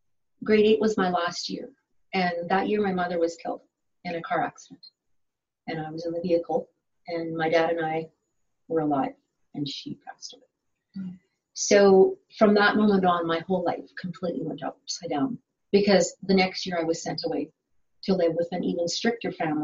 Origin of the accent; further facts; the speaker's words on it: Manitoba, Canada; And that is from Manitoba. So I was born and raised in Manitoba.